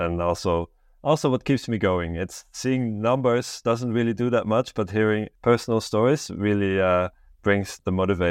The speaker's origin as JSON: {"language": "English", "country": "Switzerland", "tie": "born or raised there", "moved": "yes", "lives_now": "Amsterdam, Netherlands", "said": "I live in Amsterdam in the Netherlands, but I grew up in Switzerland, although I did have Dutch parents."}